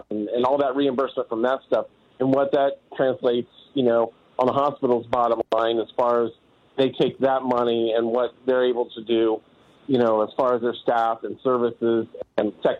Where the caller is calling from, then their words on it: Ohio, United States; I'm calling from Ohio.